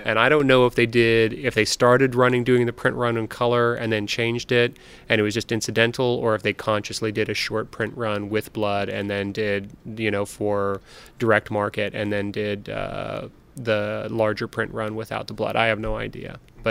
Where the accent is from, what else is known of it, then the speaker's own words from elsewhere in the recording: Livermore, California, United States; I grew up in that area. I grew up in Livermore, actually, in the suburbs outside of Oakland, well outside of Oakland.